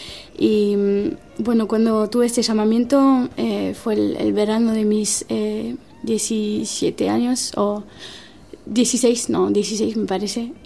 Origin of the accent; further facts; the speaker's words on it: France; Spanish is a second language; now in Uruguay; soy europea, vengo de Francia.